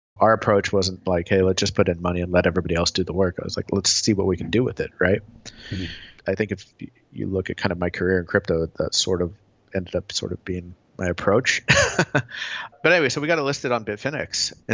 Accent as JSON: {"language": "English", "town": "Tulsa", "region": "Oklahoma", "country": "United States", "tie": "born or raised there", "lives_now": "California, United States", "said": "I was born in the U.S., but both my parents are Bolivian. So I guess I kind of identify with that. I grew up in Oklahoma, Tulsa, Oklahoma, of all places."}